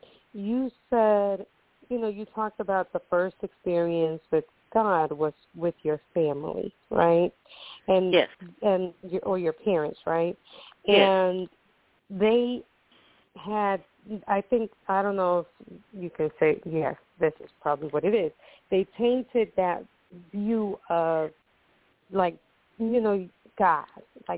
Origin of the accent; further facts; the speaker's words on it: Costa Rica; And I grew up in Costa Rica, so we were, I mean, everybody has their own story.